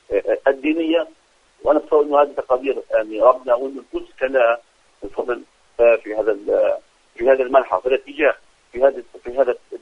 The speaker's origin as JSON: {"language": "Arabic", "country": "Palestine", "said": "المتغير الذي يفاجئ الجميع حتى نحن كفلسطينيين"}